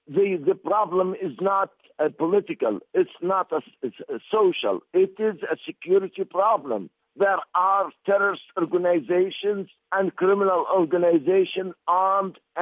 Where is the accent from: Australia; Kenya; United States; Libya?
Libya; Please listen to me. I am telling you from Libya. I am from the inside the Libyan people.